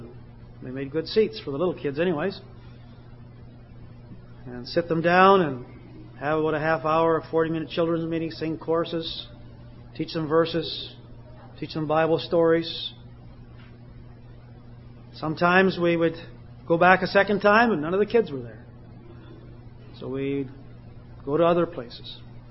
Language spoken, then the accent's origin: English; Canada; Well, I said, "You know, I'm Canadian. I don't have any family down here